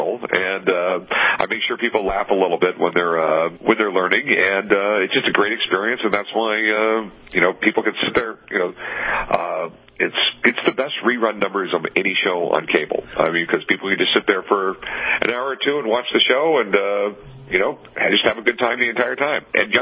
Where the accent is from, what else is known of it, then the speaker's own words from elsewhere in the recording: San Diego, California, United States; also born or lived in North Carolina; now in Las Vegas, United States; No, I was born in North Carolina. My dad was in the Navy, so I ended up growing up in San Diego, and we moved to Vegas in 81.